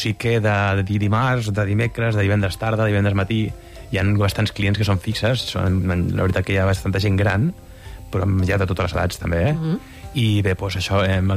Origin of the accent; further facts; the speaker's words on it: Barcelona, Catalonia, Spain; No, jo sóc de Gràcia, veí de Gràcia.